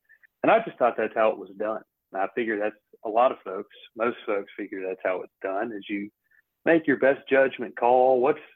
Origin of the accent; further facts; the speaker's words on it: Tuscaloosa, Alabama, United States; When I was a kid, I grew up in Tuscaloosa.